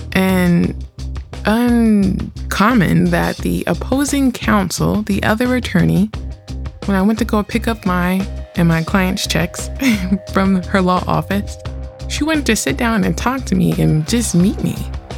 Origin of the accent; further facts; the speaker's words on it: California, United States; I'm from California, I've told you that.